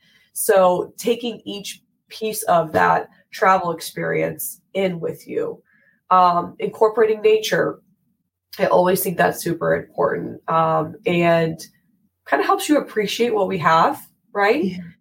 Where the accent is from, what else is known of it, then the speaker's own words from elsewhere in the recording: Virginia, United States; where I grew up near Shenandoah National Park